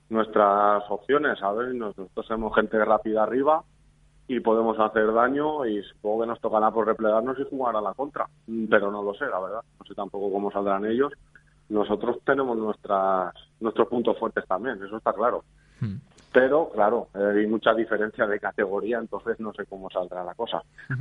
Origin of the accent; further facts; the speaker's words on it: Utrillas, Aragon, Spain; Yo, por ejemplo, soy del pueblo de Utrillas.